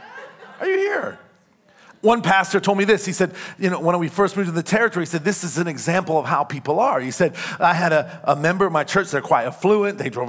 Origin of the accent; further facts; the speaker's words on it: New York, United States; I'm a New Yorker and you better get out of my way